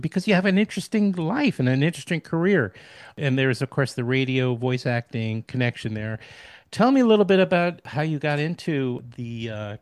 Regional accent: New York, United States; also born or lived in New Jersey; Well, all my family is from New Jersey, but I grew up in New York. Both my parents grew up in New Jersey.

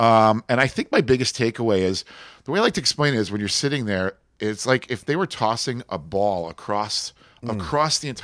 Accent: Long Island, New York, United States; I'm a Mets guy. I grew up on Long Island.

